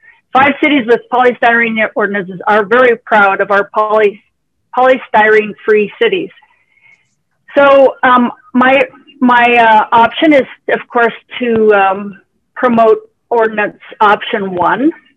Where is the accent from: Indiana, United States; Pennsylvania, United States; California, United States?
California, United States; San Luis Obispo; from San Luis Obispo